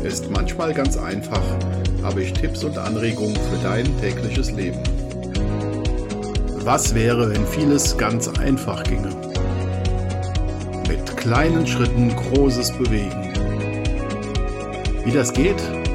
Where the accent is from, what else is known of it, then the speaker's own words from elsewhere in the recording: Nassau, Rhineland-Palatinate, Germany; born there; now in Nickenich, Germany; Ich bin geboren in Nassau, das ist ein kleines Städtchen im Lahntal, ganz idyllisch gelegen. Heute lebe ich im, auch schönen Städtchen Nickenich in der Nähe von Andernach. Ich bin aktuell 57 Jahre alt